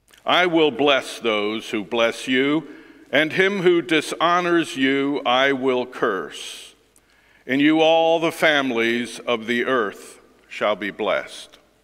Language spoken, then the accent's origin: English; Germany; also born or lived in Austria; I have spent almost half of my life living in Europe. I grew up in Germany and in Austria, one quarter Jewish, and I am an American Canadian. So that makes me a mutt.